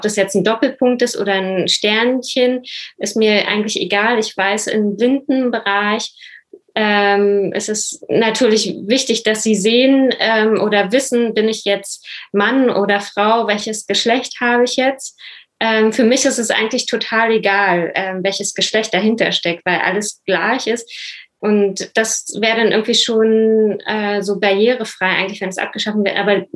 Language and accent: German; Germany; first language German Sign Language; German is a second language; In der DGS, also in der Gebärdensprache, meiner Muttersprache, ist es schon, also es hat halt eine andere Struktur